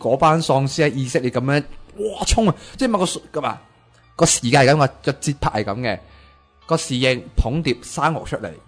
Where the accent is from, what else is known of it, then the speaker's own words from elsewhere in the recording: Hong Kong; 对于我哋香港人嚟讲